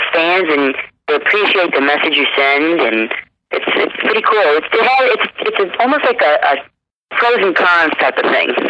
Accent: Connecticut, United States; I love Foxwoods around because it's my hometown, number one.

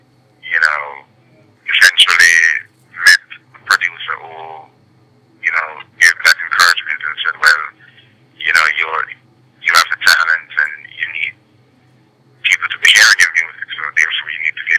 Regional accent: Jamaica

